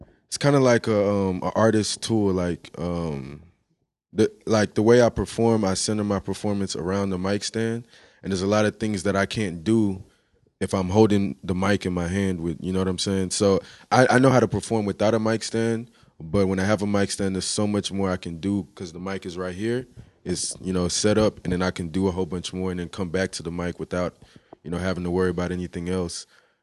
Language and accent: English; Nigeria; Actually, I kind of do, but this is how it started. I'm Nigerian.